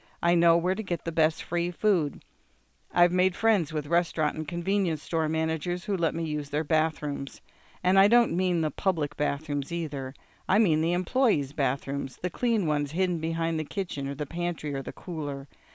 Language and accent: English; Spokane, Washington, United States; now in Seattle, United States; my people have lived within a 100-mile radius of Spokane, Washington, for at least 10,000 years. I grew up in Spokane, moved to Seattle 23 years ago for college